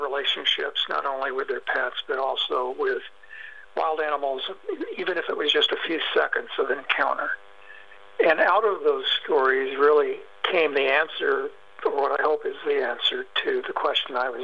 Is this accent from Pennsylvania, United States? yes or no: no; Kansas, United States; which is a first in my life because I grew up in Kansas. I've never been called new agey.